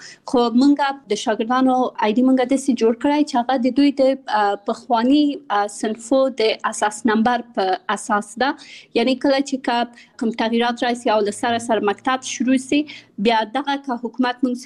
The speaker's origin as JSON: {"language": "Pashto", "region": "Kabul", "country": "Afghanistan", "tie": "born there", "also_born_or_lived": "Pakistan", "said": "بنسټ ایښودونکی یم. زه په کابل کې زیږیدلی یم او خپل ابتدایي تعلیمات مې په پاکستان کې کړی او بیا ثانوي او بیرته پوهنتون مې په کابل کې ویلره."}